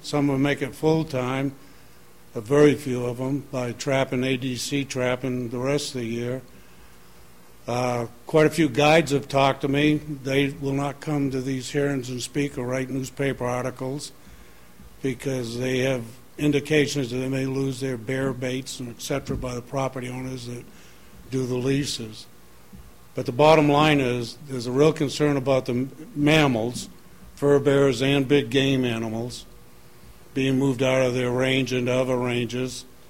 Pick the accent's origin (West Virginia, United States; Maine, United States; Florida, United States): Maine, United States; Lexington Township; I'm from Lexington Township